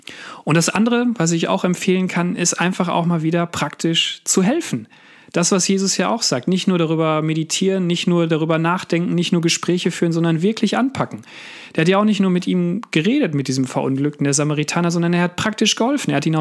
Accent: North Rhine-Westphalia, Germany; Ich bin da zwar groß geworden in der Nachbarstadt

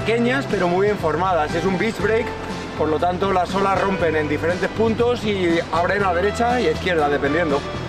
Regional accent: Salou, Catalonia, Spain; born there; Nací aquí en Salou y no suelo surfear aquí porque generalmente los inviernos los paso fuera surfeando.

